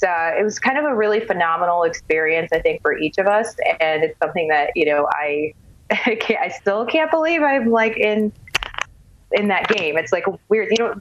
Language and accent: English; California, United States; now in Las Vegas, United States; especially like for me living out here in Vegas. I'm from California